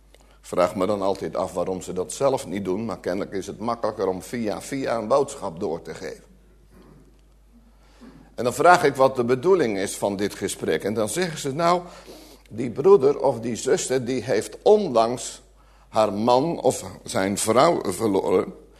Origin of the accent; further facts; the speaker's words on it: Gelderland, Netherlands; Ik kom oorspronkelijk van de Veluwe.